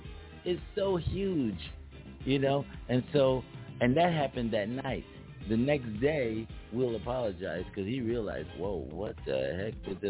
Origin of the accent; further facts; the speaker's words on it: Philadelphia, Pennsylvania, United States; I'm from Philadelphia, where Will is from.